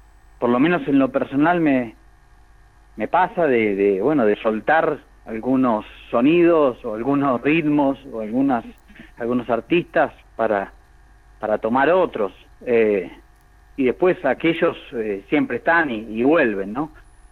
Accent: Buenos Aires, Argentina; also born or lived in Gualeguaychú; No, yo me crié en Buenos Aires.

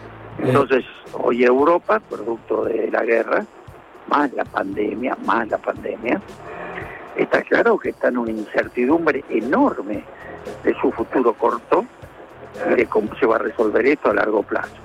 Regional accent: Argentina; ¿somos capaces los argentinos de unirnos

